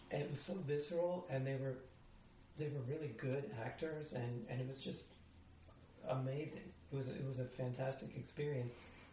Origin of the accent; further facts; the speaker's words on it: Miami, Florida, United States; Yeah, which is my hometown.